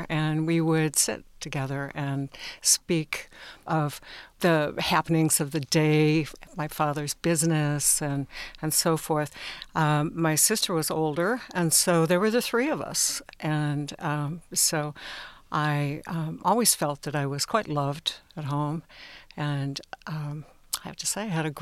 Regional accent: Lathrop Village, Michigan, United States; I grew up in Lathrop Village

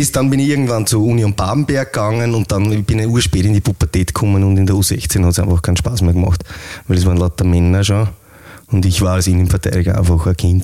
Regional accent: Leonding, Upper Austria, Austria; ich komme eigentlich aus Leonding, so Vorstadt von Linz.

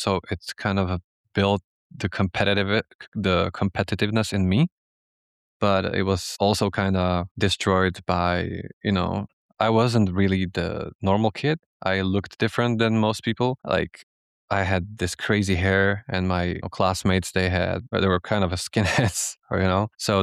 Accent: Slovakia; Yeah, so I am based in Slovakia. I am from Slovakia, but I traveled to the US and UAE all across the world for work.

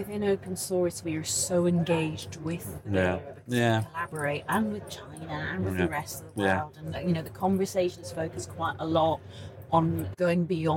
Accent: United Kingdom; We've been doing our tea and biscuits because we're British.

